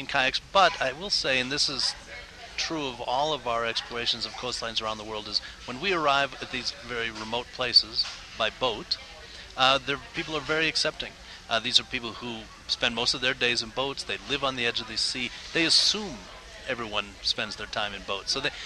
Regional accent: United States; Well, as an American, I just felt like North Vietnam was a part of the world

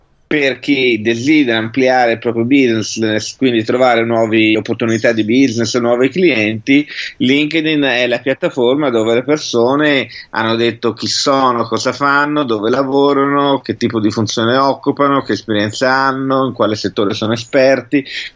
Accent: Florence, Tuscany, Italy; born there; moved away as an adult; now in Milan, Italy; Io sono nato a Firenze e a 26 anni mi sono trasferito a Milano per lavoro.

